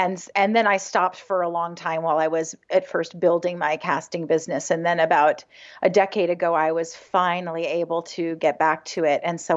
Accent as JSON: {"language": "English", "town": "Hingham", "region": "Massachusetts", "country": "United States", "said": "I'm from Hingham."}